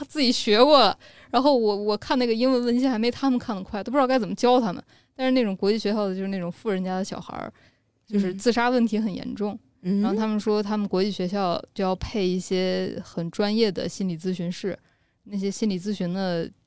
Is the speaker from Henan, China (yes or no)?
no; Xi'an, Shaanxi, China; now in Beijing, China; 如果我在北京干不下去，我能不能回到我们西安那边的三本或者民办学校当个老师